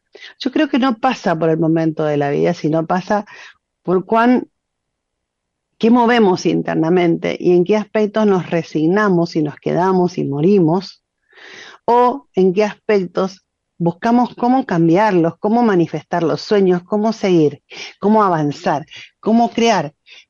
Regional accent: Resistencia, Chaco, Argentina; now in Buenos Aires, Argentina; Me reía porque cuando hablaba y contaba mi experiencia cuando salí de Resistencia, les cuento que me pienso ir de Buenos Aires también.

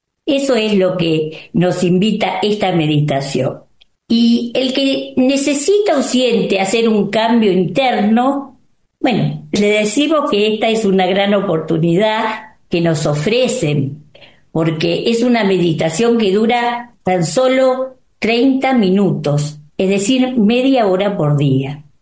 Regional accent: Buenos Aires, Argentina; soy de Buenos Aires

